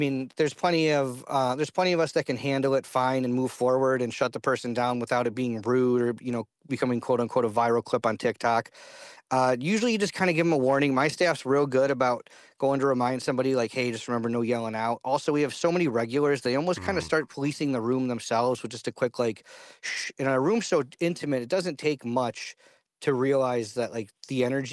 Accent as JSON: {"language": "English", "region": "Wisconsin", "country": "United States", "tie": "born or raised there", "said": "I grew up outside Lake Geneva where the tourists would come and stuff"}